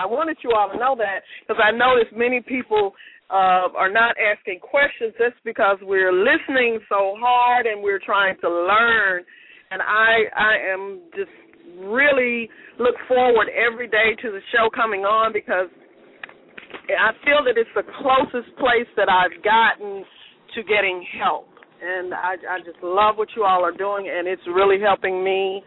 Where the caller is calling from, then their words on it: Memphis, Tennessee, United States; I'm calling from Memphis.